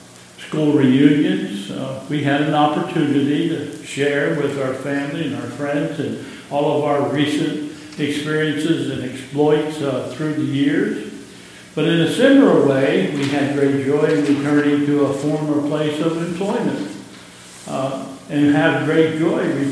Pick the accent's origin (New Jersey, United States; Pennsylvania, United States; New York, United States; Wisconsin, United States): Pennsylvania, United States; It's interesting, I grew up in Pennsylvania.